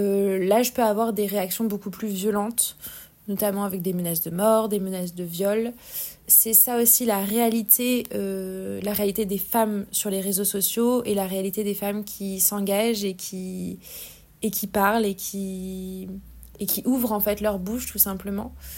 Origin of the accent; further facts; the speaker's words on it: Montoire-sur-le-Loir, Centre-Val de Loire, France; now in Paris, France; je suis originaire du Loir-et-Cher. J'ai grandi du côté de Montoire-sur-le-Loir et j'ai fait mon lycée à Tours. Donc je suis un petit produit de la région centre. Je suis à Paris depuis plus de 10 ans maintenant.